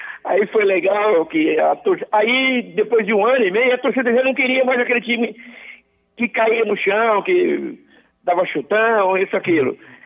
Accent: Campinas, São Paulo, Brazil; não só pela minha terra, Campinas

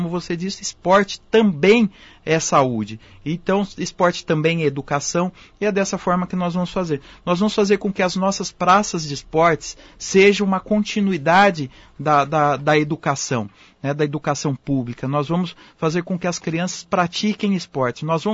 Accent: Campinas, São Paulo, Brazil; é nascido em Campinas, vim do Parque Universitário, sempre estudei em escola pública.

